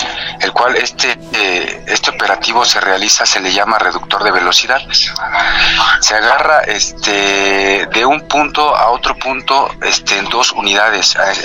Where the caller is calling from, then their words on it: Mexico City, Mexico; soy de aquí del Cerro de la Estrella y se pierde mucho la señal